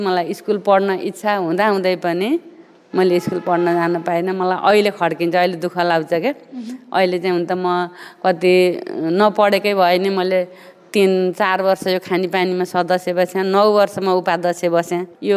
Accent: Gaindakot, Gandaki Province, Nepal; also born or lived in Lamjung; लमजुङबाट त म 2 वर्षको आगुम गैँडाकोट है, गैँडाकोट वार्ड नम्बर 4 बसियो

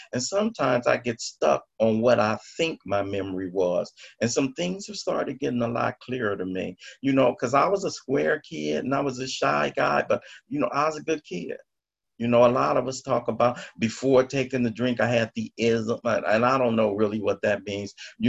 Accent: Los Angeles, California, United States; Grew up in South Central Los Angeles. You know, I grew up in Watts in the 60s. welfare mom, five brothers, raising six boys by herself.

